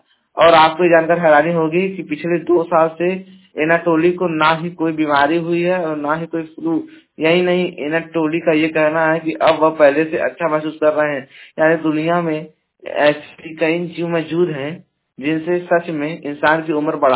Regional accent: Jaunpur, Uttar Pradesh, India; मैं उत्तर प्रदेश के जौनपुर जिले का निवासी हूं

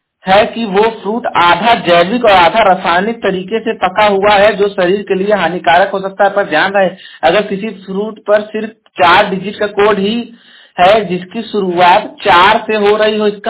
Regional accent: Jaunpur, Uttar Pradesh, India; और मैं उत्तर प्रदेश के जौनपुर जिले का निवासी हूं

